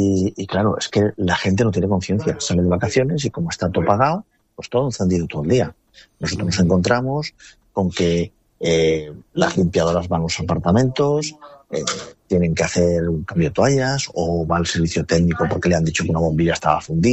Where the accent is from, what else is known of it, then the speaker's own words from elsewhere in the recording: Spain; como buenos españoles todos hemos reservado a última hora